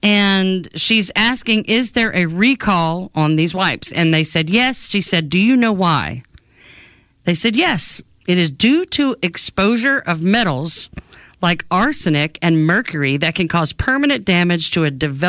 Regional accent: Louisiana, United States; now in Tennessee, United States; We're both from Louisiana. I moved here, when my husband and I decided to relocate. I said, okay, I want to live in Tennessee.

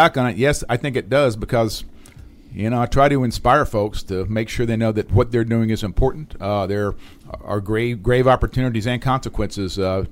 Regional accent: Panama City, Florida, United States; born there; Born in Panama City, Florida.

